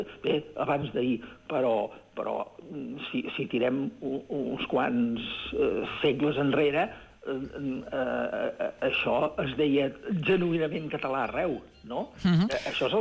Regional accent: Catalonia, Spain; tant Dolors Requena com jo mateix, som del Principat

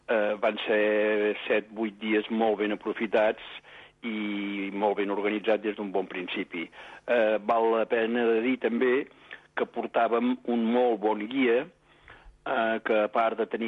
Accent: Girona, Catalonia, Spain; No, jo sóc de Girona.

